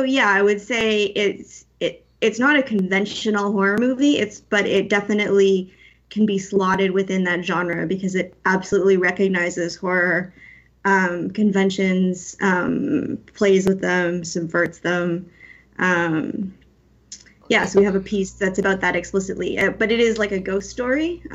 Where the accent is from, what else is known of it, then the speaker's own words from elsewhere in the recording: Canada; now in United States; I'm a film and theater critic based in the Bay Area, but I'm Canadian.